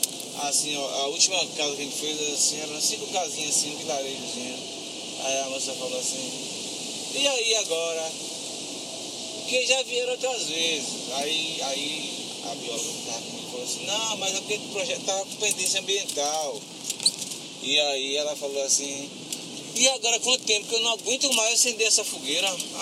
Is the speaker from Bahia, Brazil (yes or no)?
yes; Bahia, Brazil; É, depois de Feira de Santana, 200 e... Depois de Feira dá uns 280 quilômetros.